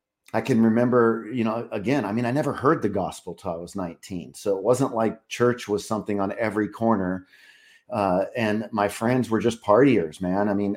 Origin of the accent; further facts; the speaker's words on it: Laguna Beach, California, United States; As a young kid, I remember I got to live in Laguna Beach, California.